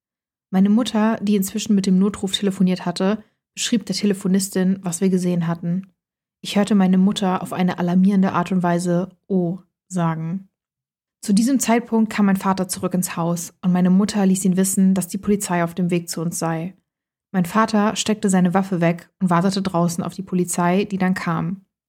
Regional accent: Germany; born or raised there

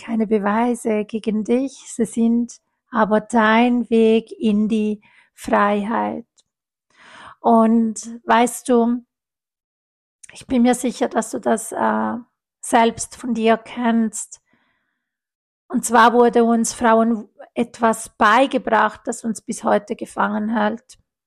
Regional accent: Italy; ich bin ja Italienerin

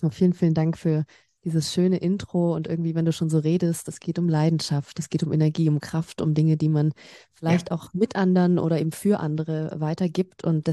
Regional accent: Berlin, Germany; now in Stuttgart, Germany; Ich komme aus Berlin ursprünglich, also eine Berliner Stadtgöre. Ich liebe auch die Großstadt und bin somit eigentlich immer irgendwo in Städten unterwegs, wenn es um meinen Wohnort geht. Jetzt gerade zurzeit in Stuttgart.

